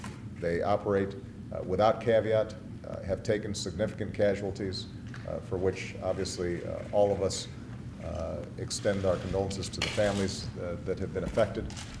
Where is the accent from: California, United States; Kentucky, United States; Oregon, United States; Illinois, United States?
Illinois, United States; Chicago; In preparation for our meeting in Chicago and NATO, in my hometown